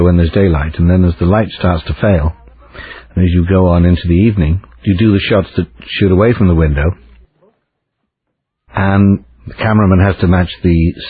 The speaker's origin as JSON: {"language": "English", "region": "England", "country": "United Kingdom", "said": "because I'm from England and a foreigner, not brought up watching American television, it didn't bother me."}